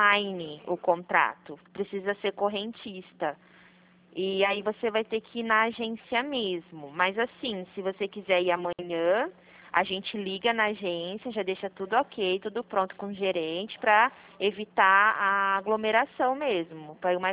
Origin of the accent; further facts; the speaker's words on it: Marília, São Paulo, Brazil; Eu sou de Marília